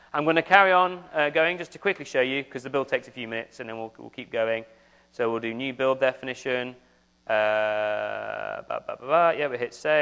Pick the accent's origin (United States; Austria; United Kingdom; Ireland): United Kingdom; England; accent: English; I say bug really funny in my English accent, sorry about that.